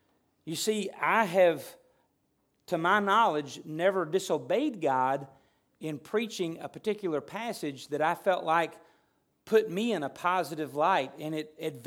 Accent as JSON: {"language": "English", "region": "Arkansas", "country": "United States", "tie": "born there", "lives_now": "Longdale, United States", "said": "I was born in Arkansas, and I'm in Longdale, Missouri."}